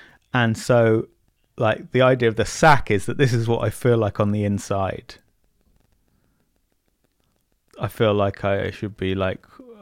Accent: Bournemouth, South West England, United Kingdom; I'm from Bournemouth. It's a reputation for lots of old people, which is true.

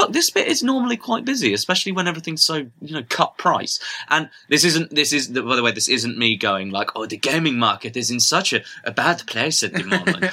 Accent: London, United Kingdom; Yes, we are both from London, City of Angels.

